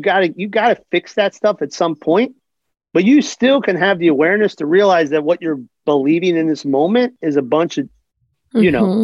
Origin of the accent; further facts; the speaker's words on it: Philadelphia, Pennsylvania, United States; I'm from Philly.